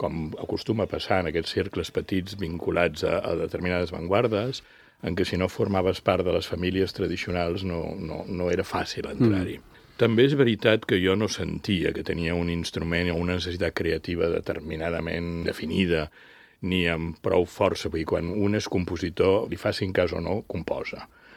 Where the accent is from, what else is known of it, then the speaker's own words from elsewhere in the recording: Lloret de Mar, Catalonia, Spain; la festa major del meu poble, de Lloret